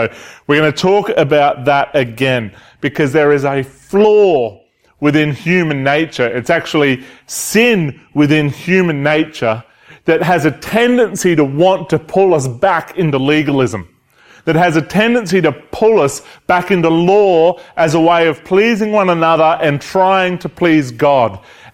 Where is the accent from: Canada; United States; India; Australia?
Australia; Because I'm Australian and that's what we do, right?